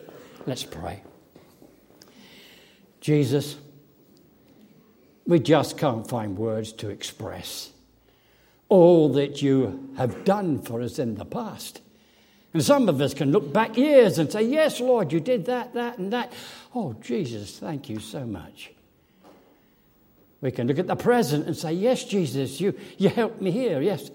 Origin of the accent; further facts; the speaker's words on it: England, United Kingdom; excuse my language, I'm an Englishman, a little old lady.